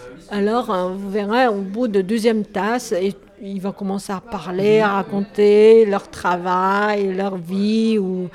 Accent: Zhejiang, China; French is a second language; also born or lived in Shanghai; je viens de Chine, voilà. Je suis née à Shanghai. J'ai grandi dans la province de Zhejiang

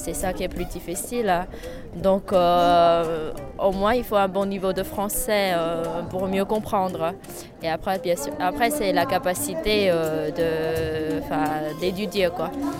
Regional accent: China; French is a second language; Je suis chinoise.

